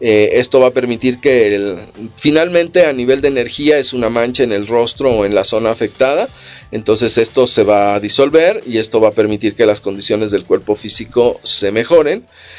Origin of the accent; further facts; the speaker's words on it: Mexico; También como mexicanos nuestra autoestima es muy, muy baja.